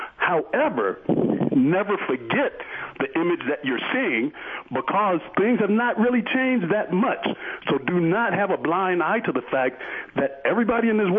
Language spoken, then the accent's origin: English; Atlanta, Georgia, United States; and I'm also from the South. Clara, as a young man, as a young teen, me and my mother and father woke up one morning in Atlanta, Georgia.